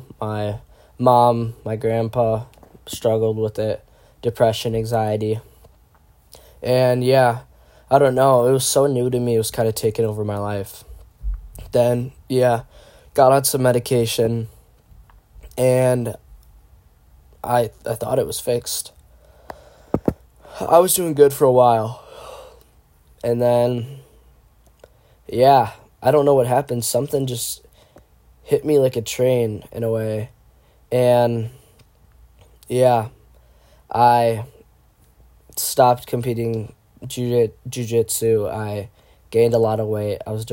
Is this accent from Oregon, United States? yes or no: no; Milwaukee, Wisconsin, United States; I am 17 years old. I am from the Milwaukee, Wisconsin area.